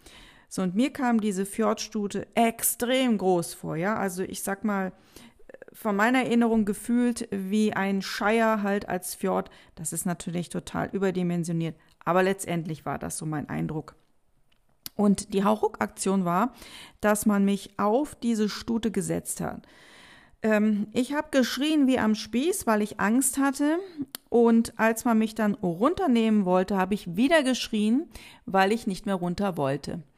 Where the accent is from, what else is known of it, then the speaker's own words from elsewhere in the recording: Bonn, North Rhine-Westphalia, Germany; Ich komme ursprünglich aus Bonn, aus dem wunderbaren Nordrhein-Westfalen.